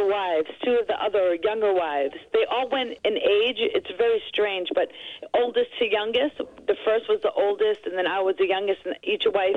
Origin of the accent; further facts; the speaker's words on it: Edison, New Jersey, United States; I grew up Jewish in Edison, New Jersey, where me and Heidi Selzman were the only Jews.